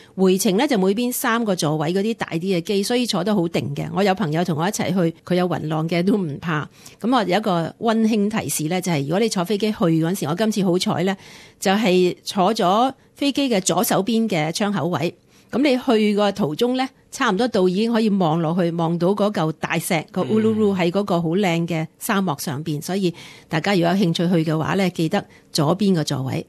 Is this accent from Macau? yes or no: no; Australia; 咁我喺澳洲住咗咁多年，身为澳洲人都未去过